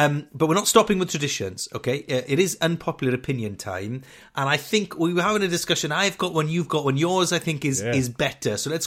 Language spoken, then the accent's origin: English; Wales, United Kingdom; I'm Welsh